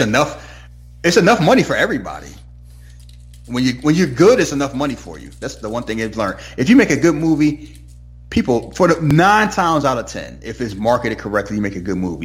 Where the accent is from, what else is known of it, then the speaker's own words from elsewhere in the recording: Nigeria; People think, oh, I'm from Nigeria.